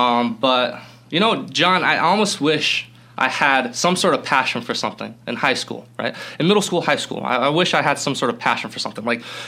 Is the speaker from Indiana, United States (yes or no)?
no; Boulder, Colorado, United States; And I grew up in Colorado, in Boulder, Colorado. And so over there, we have a milk delivery